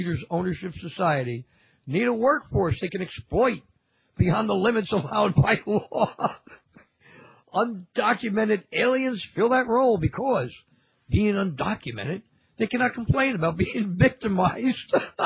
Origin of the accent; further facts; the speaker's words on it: Newark, New Jersey, United States; By the way, folks, I grew up in Newark, New Jersey. Yeah, right close to East Orange and South Orange and so on and so forth and all the other oranges.